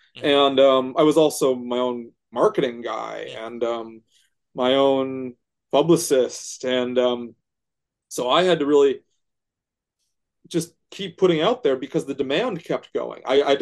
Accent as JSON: {"language": "English", "region": "Minnesota", "country": "United States", "tie": "born or raised there", "said": "even though I grew up in Minnesota and he grew up in Turkey"}